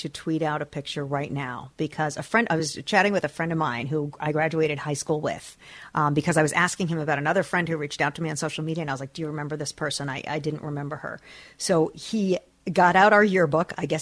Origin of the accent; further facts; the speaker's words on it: New Jersey, United States; I mean, I grew up in Jersey. There were a lot of mullets.